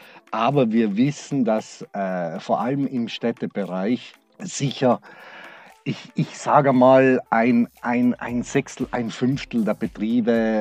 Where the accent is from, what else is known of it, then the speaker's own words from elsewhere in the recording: Brixen, Trentino-Alto Adige, Italy; Ich bin Südtiroler. Meine Heimat ist Südtirol, aber der Schwarzwald ist meine zweite Heimat geworden. Ich bin hier schon zweiheimisch.